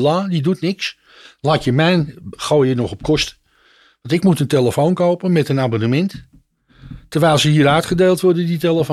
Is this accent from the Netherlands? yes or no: yes; Netherlands; Ik zeg, geen buitenlandse. Ik zeg, ik ben Nederlander, ik wil KPN.